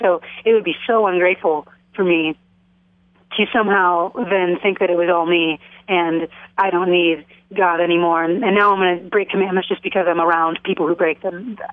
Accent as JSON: {"language": "English", "town": "Chicago", "region": "Illinois", "country": "United States", "said": "You're awesome as a bassist, and I love this bass, and I'm from Chicago, and blah, blah, blah."}